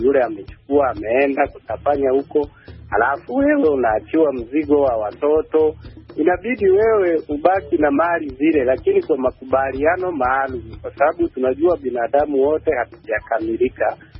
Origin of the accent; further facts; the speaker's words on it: Mwanza, Tanzania; natokea Mwanza, Tanzania.